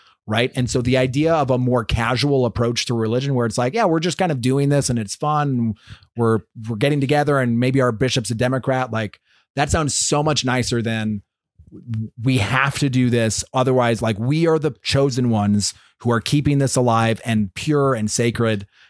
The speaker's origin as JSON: {"language": "English", "region": "Wyoming", "country": "United States", "tie": "born or raised there", "said": "I grew up in Wyoming, so I was in the small little. A small little ranch in Wyoming, and we'd come down to Utah to Bluffdale."}